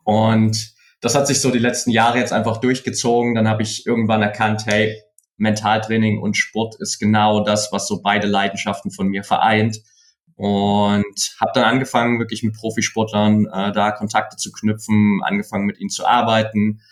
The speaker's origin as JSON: {"language": "German", "region": "Saxony", "country": "Germany", "said": "ich komme aus der Nähe von Dresden ursprünglich"}